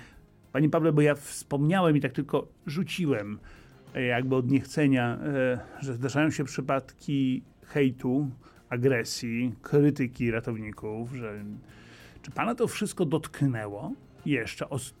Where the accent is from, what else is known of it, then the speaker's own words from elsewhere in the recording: Warsaw, Masovian Voivodeship, Poland; na przykład w Warszawie, obaj jesteśmy z Warszawy